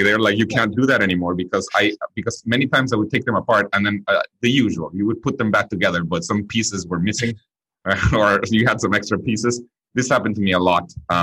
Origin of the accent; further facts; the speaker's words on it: Guatemala; My views on education are very related to the fact that I'm from Guatemala. I was born there. And it's a very poor country.